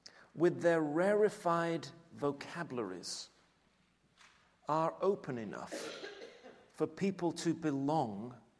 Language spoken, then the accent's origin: English; England, United Kingdom; I'm an Englishman, and I'm fairly extrovert